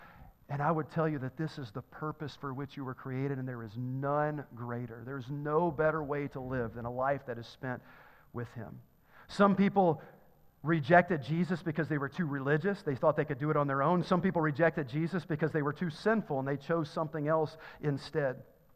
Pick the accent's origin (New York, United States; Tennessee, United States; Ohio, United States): Tennessee, United States; Walnut Grove; I told you I'm from Tennessee, and I went to school at a small elementary school in Walnut Grove, Tennessee.